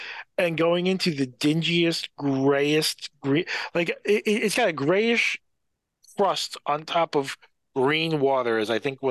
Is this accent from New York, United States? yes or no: yes; New York, United States; And I'll tell you, as a kid from New York, what I imagined.